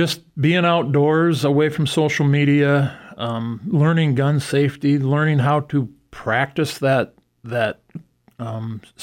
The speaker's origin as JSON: {"language": "English", "town": "Chancellor", "region": "South Dakota", "country": "United States", "tie": "born or raised there", "said": "I grew up in Chancellor, and it seemed like when I was really young, before I was, you know, like 8, 9, it was like the businesses shut down."}